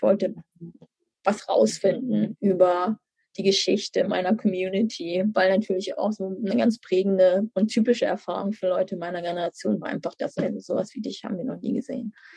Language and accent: German; Germany; also born or lived in Amsterdam / Southern California; now in United States; Ich bin in der Nähe von Hamburg aufgewachsen, bin jetzt aber schon seit, ich weiß gar nicht, mehr als 20 Jahren aus Deutschland weg. War für eine Weile in Amsterdam, dann in den USA, fast die ganze Zeit in Südkalifornien.